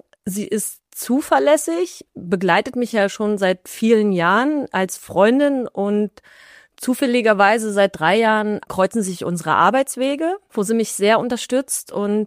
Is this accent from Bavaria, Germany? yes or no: no; Berlin, Germany; Ich komme aus Berlin